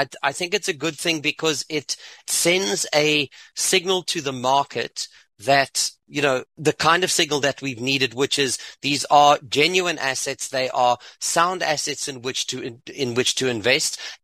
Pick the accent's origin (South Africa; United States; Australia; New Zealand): South Africa; as a South African, that kind of brought some attention to you